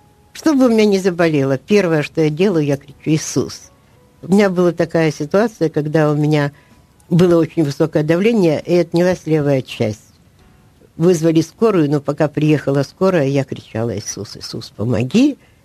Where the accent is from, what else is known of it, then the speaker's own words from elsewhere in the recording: Kyiv, Ukraine; Родилась в Києві, родилась в сім'ї віруючій. І, собственно говоря, з 6 лет, після того, як отримала хрещення, я з 6 лет з Богом.